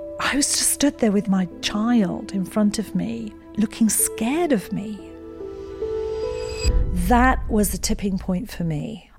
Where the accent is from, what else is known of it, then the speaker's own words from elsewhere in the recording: Edinburgh, Scotland, United Kingdom; born there; So I was born in Edinburgh, Scotland. I'm the youngest of four girls.